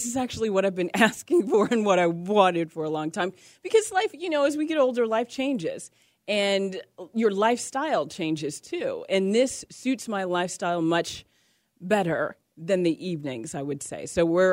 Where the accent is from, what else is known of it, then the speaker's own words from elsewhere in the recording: Las Vegas, Nevada, United States; now in Atlanta, United States; I grew up in Las Vegas. I don't know if we ever talked about this because I was born and raised in Las Vegas. And there's nothing but caliche rocks out there.